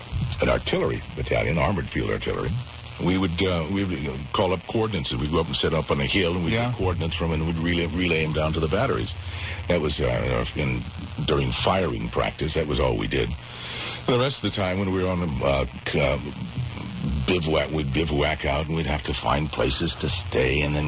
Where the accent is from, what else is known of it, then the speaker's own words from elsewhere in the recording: Compton, California, United States; We lived in Compton. I grew up in Compton, went to school in Compton, and graduated from junior college in Compton.